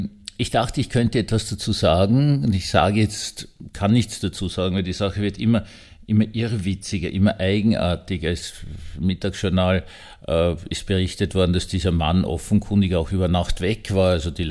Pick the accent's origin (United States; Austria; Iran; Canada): Austria; Sie wissen ja, ich bin Österreicher.